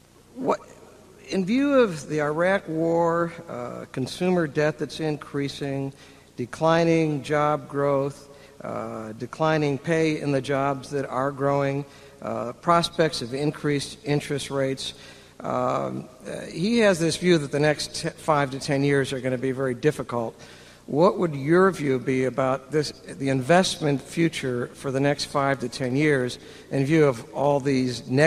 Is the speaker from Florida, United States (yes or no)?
no; St. Louis, Missouri, United States; from St. Louis. I'm a fertility doctor in St. Louis.